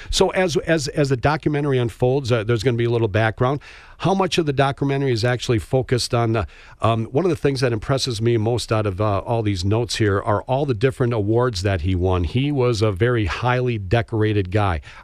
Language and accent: English; Appleton, Wisconsin, United States; I grew up in Appleton and the home of Lawrence University. I remember as a little boy seeing protests when we would have to go downtown.